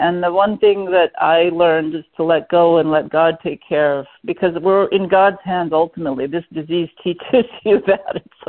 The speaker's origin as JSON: {"language": "English", "region": "California", "country": "United States", "said": "I mean, I'm from California, and wine is it's part of the culture there to have wine with meals."}